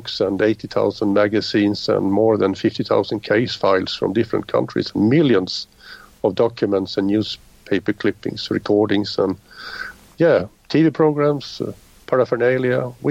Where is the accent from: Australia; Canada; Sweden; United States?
Sweden; South Sweden; English is a second language; I started a small UFO society in my hometown in the south of Sweden.